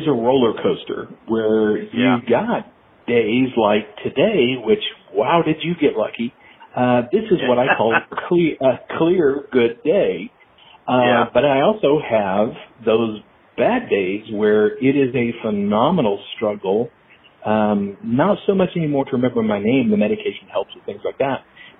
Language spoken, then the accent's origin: English; Texas, United States; I grew up in Texas, and I learned to speak Spanish. Spanish is my secondary language. English is my primary.